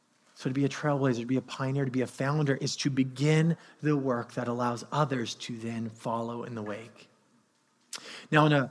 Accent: California, United States; I think it's because I grew up in California

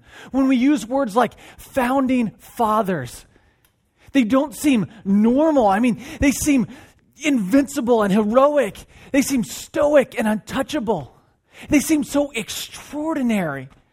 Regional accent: United States; maybe it's because I'm a guy, maybe it's because I'm American, and it's like Independence Day

